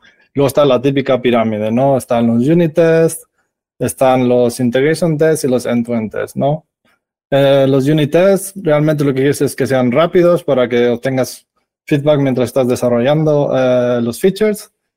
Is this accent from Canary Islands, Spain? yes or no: no; Valladolid, Castile and León, Spain; now in Munich, Germany; Y bueno, soy español, vengo de Valladolid, pero yo viviendo en Alemania ya 12 años, o sea, soy casi un tercio alemán, por así decirlo, y en concreto aquí en Múnich desde hace unos 8 años